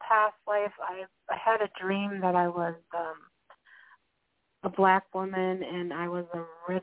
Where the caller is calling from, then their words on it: Minnesota, United States; calling from Minnesota.